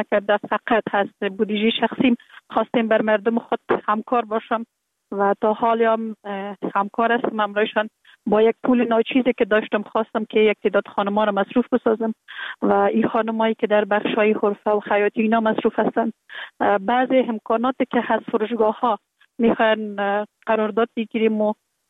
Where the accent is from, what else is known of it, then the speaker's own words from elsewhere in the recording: Kabul, Afghanistan; born there; در کابل زندگی میکنم، در کابل متولد شدیم. در سال 1363 در یک خانه واده روشن فکر، خانواده که از جمله خانواده های اهل معارف کشور بودن متولد